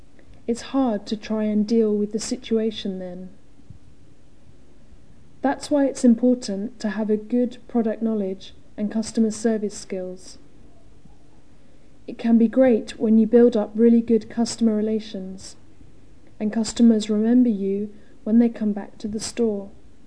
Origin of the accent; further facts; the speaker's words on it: New Zealand; I come from New Zealand and I'm 27.